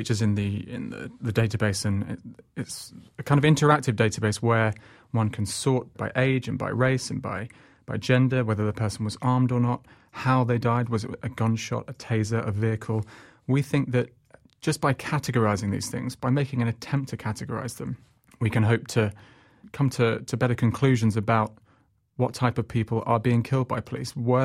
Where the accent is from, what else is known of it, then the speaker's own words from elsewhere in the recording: United Kingdom; now in United States; as a Brit who's been here for about 5 years